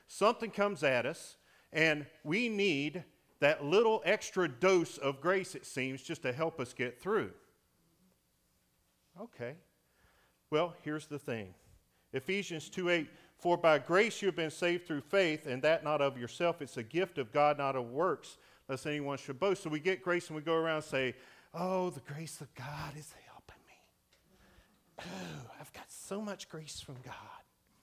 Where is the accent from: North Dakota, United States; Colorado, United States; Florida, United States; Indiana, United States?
Florida, United States; Palatka; Born and raised in Palatka, joined the Navy at 23 out of Gainesville. I lived at Gainesville at the time.